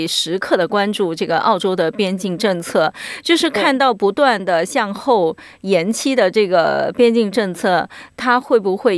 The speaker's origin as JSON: {"language": "Chinese", "country": "China", "said": "我坐10个小时的飞机我就回到中国了"}